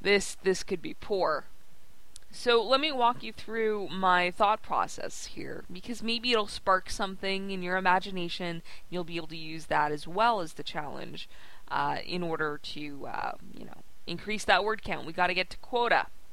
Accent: Canada; I'm Canadian

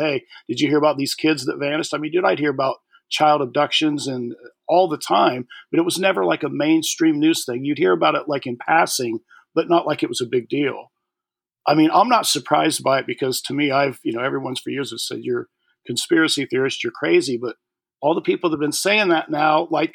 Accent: Indiana, United States; born there; moved away as an adult; now in Hollywood, United States; I was born in Indiana, but I came out here to pursue music. I was 21. I lived in Hollywood 12 years.

